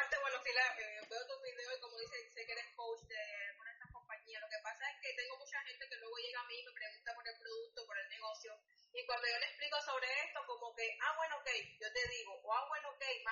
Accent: Cuba; now in United States; Soy cubana, pero vivo en Estados Unidos.

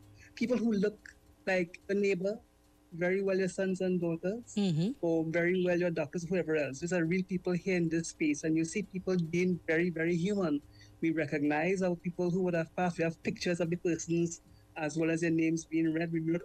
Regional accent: Trinidad & Tobago; And, you know, we talk about us being part of being Trinidadian. What could be more Trinidadian than a queer, a trans man or a trans woman?

